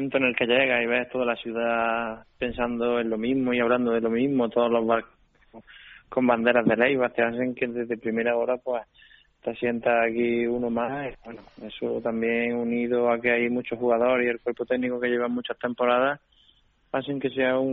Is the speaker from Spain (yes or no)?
yes; Montoro, Andalusia, Spain; yo soy de Montoro, un pueblo de Córdoba.